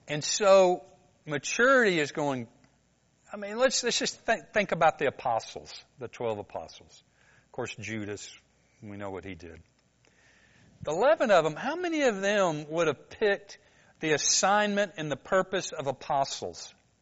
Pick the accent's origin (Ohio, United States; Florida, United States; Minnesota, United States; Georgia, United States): Georgia, United States; Atlanta; born there; now I'm not where I was born. I was born in Atlanta. I'm not in Atlanta anymore.